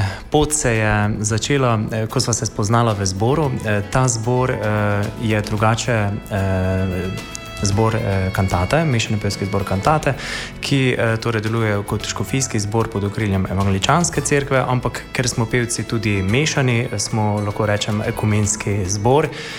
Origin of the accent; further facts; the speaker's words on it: Martjanci, Mura, Slovenia; Jaz pa iz Martjanca.